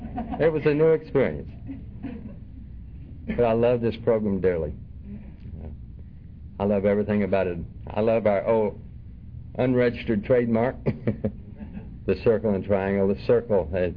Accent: Dallas, Texas, United States; I was born in Dallas, Texas. Actually, a part of Dallas called Highland Park. And for any of you that are familiar with Dallas, that would immediately define me as a snot and a snob, because Highland Park is the area of Dallas.

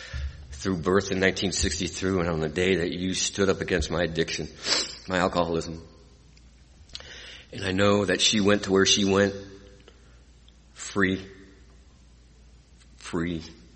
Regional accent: Stockton, California, United States; I grew up in Stockton, California. Anyone from California? Do you know Stockton? Yes, it's a good place to be from.

